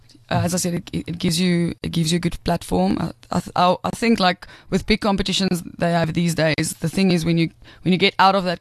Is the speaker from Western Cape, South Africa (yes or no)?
yes; Cape Town, Western Cape, South Africa; accent: Afrikaans; now in Pretoria, South Africa; I'm originally from Cape Town, and I've been living in Pretoria for 9 years now. And so I started out in the Afrikaans industry, as you can hear my lovely accent.